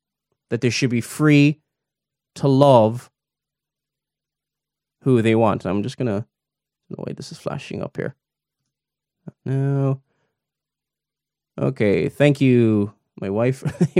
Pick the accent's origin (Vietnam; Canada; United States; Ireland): Ireland; I grew up in the Republic of Ireland.